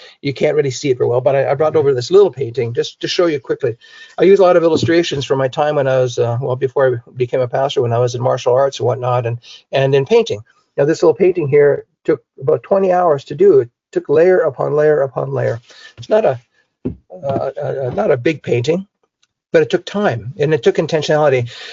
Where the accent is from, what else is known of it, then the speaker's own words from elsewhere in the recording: Canada; I'm French Canadian, so I'm very good at doing that.